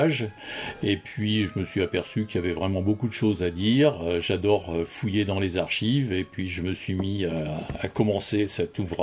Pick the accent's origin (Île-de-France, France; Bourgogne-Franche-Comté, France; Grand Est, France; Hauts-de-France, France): Hauts-de-France, France; mais moi je suis picard et là-bas c'est de la brique donc j'ai choisi le rouge pour les bâtiments.